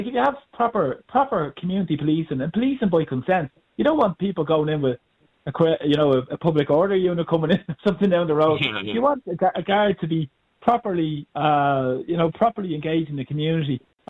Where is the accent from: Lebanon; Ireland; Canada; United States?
Ireland; Dublin, Leinster; Well, we were the same growing up in Dublin as well.